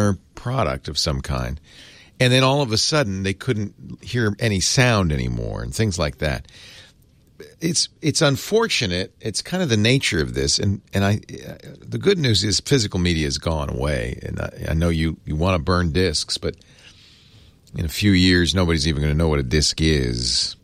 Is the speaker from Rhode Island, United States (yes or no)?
yes; Providence, Rhode Island, United States; My home state of Providence, Rhode Island.